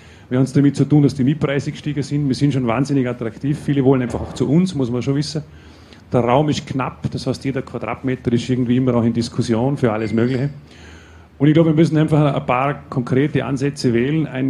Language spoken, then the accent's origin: German; Vorarlberg, Austria; Wir fühlen uns wohl als eigenständige Vorarlberger, nicht als Schweizer. Wir pflegen gute Beziehungen mit der Nachbarschaft. Aber wir sind natürlich auch gesunde Österreicher